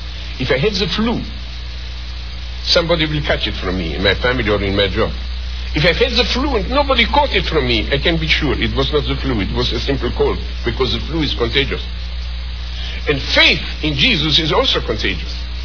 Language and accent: English; Romania; I am from Romania.